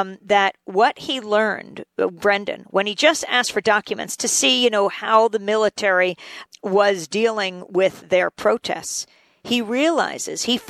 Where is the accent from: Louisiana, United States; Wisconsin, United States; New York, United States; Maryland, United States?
New York, United States; Bay Shore; They were, active in their community where we grew up on Long Island and Bayshore, just deeply cared about the community.